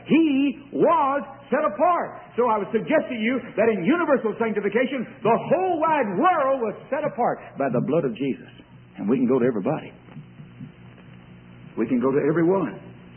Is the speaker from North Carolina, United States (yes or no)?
no; Texas, United States; born there; And I didn't come from Missouri either. I was born in the Red River Valley of Texas.